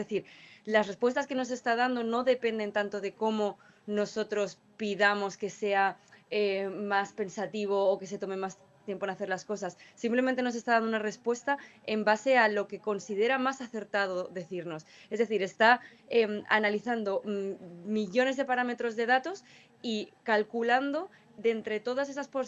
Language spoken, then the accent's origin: Spanish; Lanzarote, Canary Islands, Spain; yo soy de Lanzarote, entonces poder venir a, digamos, mi tierra a investigar